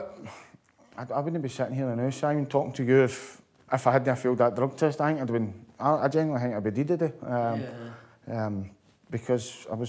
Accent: Glasgow, Scotland, United Kingdom; moved away as an adult; I thought I was running away from Glasgow and all my pals

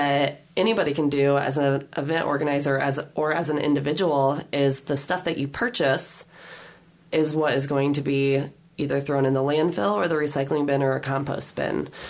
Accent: Oskaloosa, Iowa, United States; They are based out of Eddyville, which is close to my hometown of Oskaloosa.

